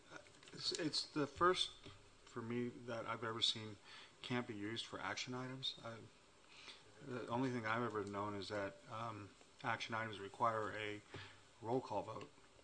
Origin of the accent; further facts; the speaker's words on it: Dublin, California, United States; I come from Dublin.